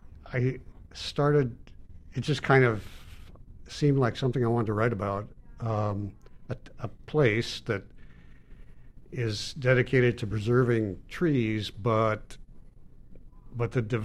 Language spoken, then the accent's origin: English; Nebraska, United States; I come from Nebraska where there really aren't that many trees. You kind of, you know, I grew up kind of loving trees because there weren't that many of them